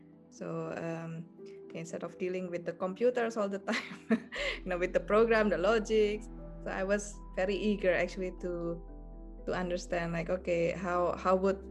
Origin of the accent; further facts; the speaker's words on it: Indonesia; moved away as an adult; now in Sweden; So I'm from Indonesia and I came to Sweden for my master.